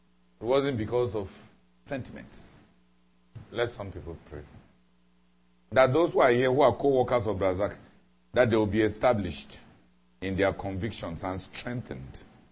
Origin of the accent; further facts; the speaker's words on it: Nigeria; Or since I come from Nigeria